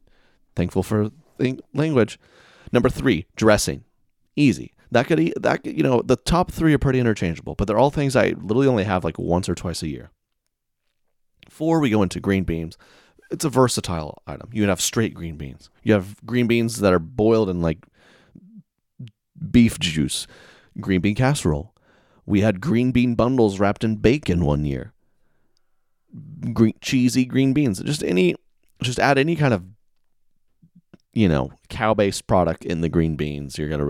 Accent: the South, United States; You know, I'm from the South.

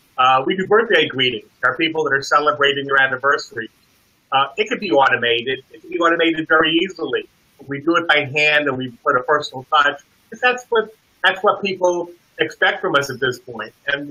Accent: Florida, United States; We come from South Florida. And in South Florida, we got meetings.

